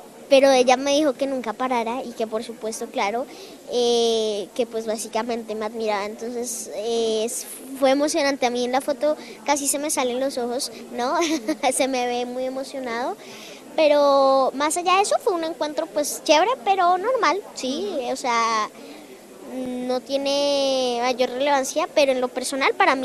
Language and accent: Spanish; Bogotá, Colombia; born there; also born or lived in Villeta; Sí, yo nací en Bogotá, pero yo me considero un villetano, que es el pueblo, es una zona rural exactamente de Colombia, muy bonita sinceramente.